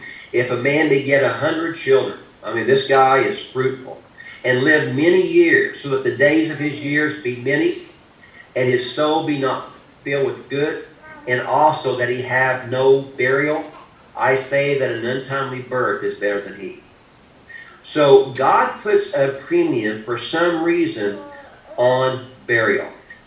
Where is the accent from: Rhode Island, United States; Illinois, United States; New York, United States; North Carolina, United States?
Illinois, United States; Bone Gap; It was my hometown, about 6 miles south of Albion, of Bone Gap.